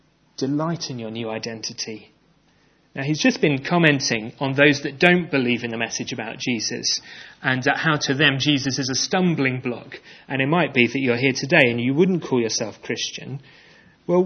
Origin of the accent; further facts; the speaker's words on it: South West England, United Kingdom; So sometimes I tell people that I'm Cornish.